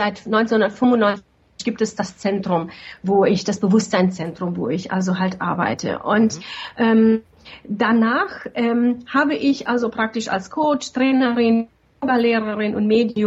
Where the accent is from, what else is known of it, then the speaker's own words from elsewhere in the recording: Slovenia; Ich bin übrigens in Jugoslawien aufgewachsen, in ehemalig Jugoslawien, heute ist es Slowenien.